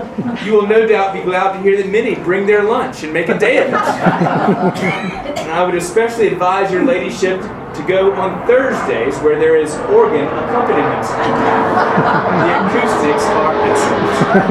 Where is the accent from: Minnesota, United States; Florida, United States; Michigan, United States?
Florida, United States; Jacksonville; I am from Jacksonville, Florida. I'm the rector of Church of Our Savior there, and our mountains are smaller in Jacksonville.